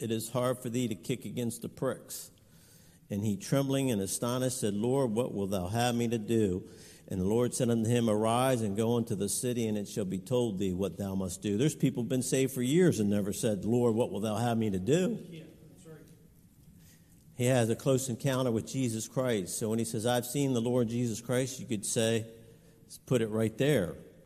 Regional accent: Clinton, Maryland, United States; also born or lived in Upper Marlboro / Camp Springs; I grew up in Clinton, Upper Marlboro area, Camp Springs

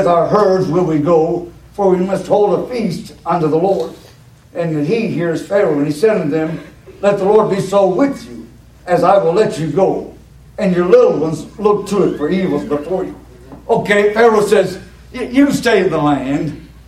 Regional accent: Ardmore, Alabama, United States; I am from Ardmore, Alabama, and I'm not trying to bring worldly things

